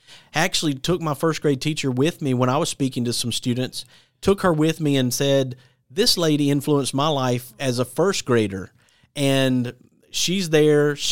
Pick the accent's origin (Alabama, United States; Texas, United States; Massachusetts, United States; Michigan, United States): Alabama, United States; From Limestone County. Right. I'm from Limestone County myself.